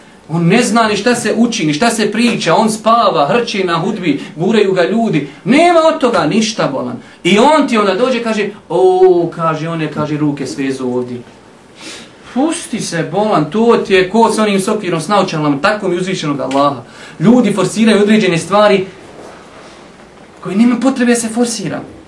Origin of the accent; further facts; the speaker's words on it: Bosnia & Herzegovina; ja sam Bošnjak, volim Bošnjake i neću da se falim o tome gdje sam ja bio sa 15 godina kada se ovdje pucalo